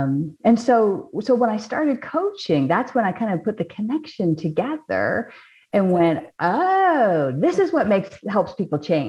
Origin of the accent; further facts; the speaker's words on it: Canada; I'm originally from Canada.